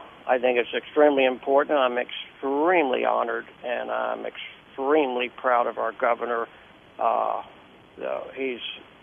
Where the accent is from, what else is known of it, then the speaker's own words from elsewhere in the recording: Florida, United States; When you're raised in Florida and you've been here many generations